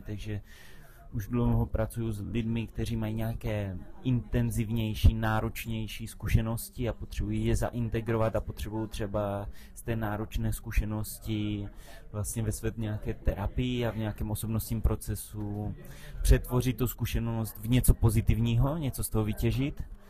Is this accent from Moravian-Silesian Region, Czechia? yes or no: yes; Ostrava, Moravian-Silesian Region, Czechia; i když jsem z Ostravy, tak třeba zůstat tou jednou nohou na blízko té přírodě